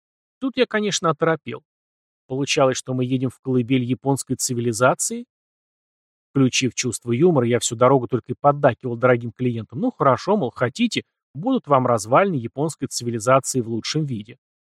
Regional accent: Sakhalin Oblast, Russia; born there; Сам я родился на Сахалине.

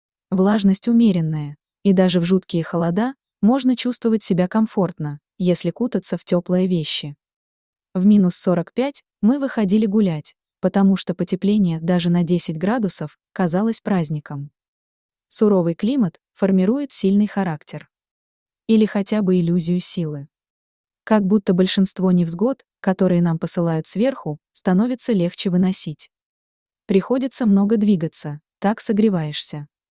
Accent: Siberia, Russia; also born or lived in Yakutia; я выросла в Сибири. Родилась же еще дальше от тепла, в Якутии.

